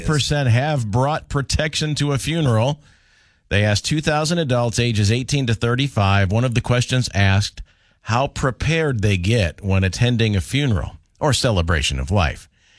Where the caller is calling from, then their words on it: Kentucky, United States; We're calling from Kentucky.